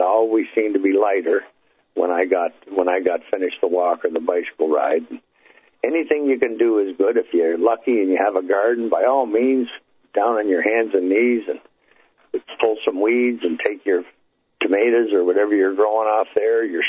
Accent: Hamilton, Ontario, Canada; the Hardball Baseball League in my hometown in Hamilton there

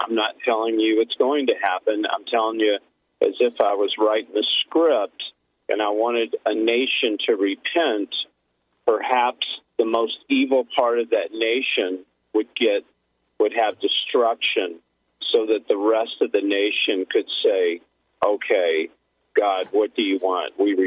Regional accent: Hollywood, California, United States; Yeah, because I'm from Hollywood. I was there for 30 years

